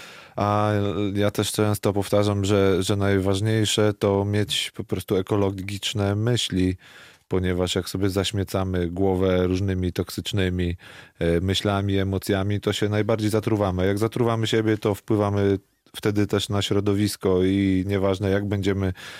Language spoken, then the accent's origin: Polish; Warsaw, Masovian Voivodeship, Poland; ja jestem rodowitym warszawiakiem, ale jak ktoś mnie pyta, skąd pochodzę, no to zawsze mówię, że spod Kazimierza Dolnego